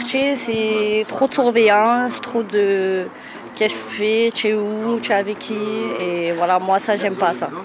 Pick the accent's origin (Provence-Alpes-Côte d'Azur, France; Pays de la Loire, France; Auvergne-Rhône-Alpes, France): Provence-Alpes-Côte d'Azur, France; La Bricarde. Ouais. Juste à côté, en bas.